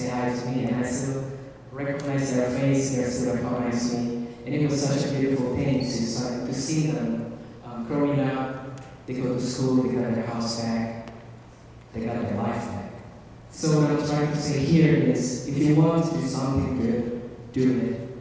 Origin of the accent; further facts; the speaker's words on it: Yogyakarta, Special Region of Yogyakarta, Indonesia; English is a second language; I was born and raised in Indonesia for 17 years.